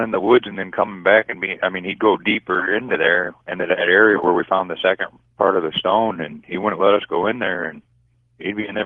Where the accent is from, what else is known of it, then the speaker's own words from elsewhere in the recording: Chicago, Illinois, United States; We used to, my grandfather, my dad, me, and my brother used to go hunting in southern Illinois. We're from Chicago.